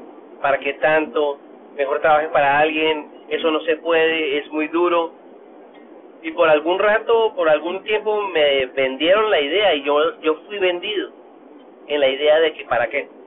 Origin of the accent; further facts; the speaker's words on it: Bogotá, Colombia; now in Dallas, United States; Yo soy colombiano, de Bogotá, Colombia. Estoy acá en los Estados Unidos, en Dallas, hace 18 años, creo.